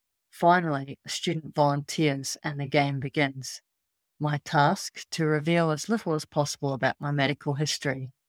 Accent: Brisbane, Queensland, Australia; born there; I was born here in Brisbane

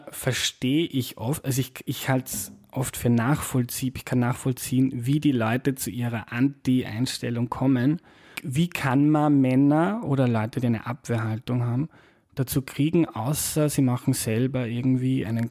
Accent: Lower Austria, Austria; now in Vienna, Austria; ich bin im erzkatholischen Mostviertel in Niederösterreich aufgewachsen. Fast alle dort sind Bauern.

